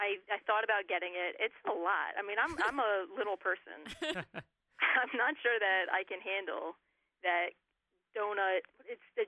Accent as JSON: {"language": "English", "town": "Wilmington", "region": "Delaware", "country": "United States", "tie": "born or raised there", "said": "my hometown already has a minor league team from Wilmington, Delaware, and we've got the Wilmington Blue Rocks."}